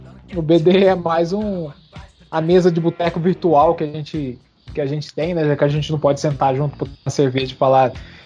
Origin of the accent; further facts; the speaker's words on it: Minas Gerais, Brazil; eu sou do interior de Minas.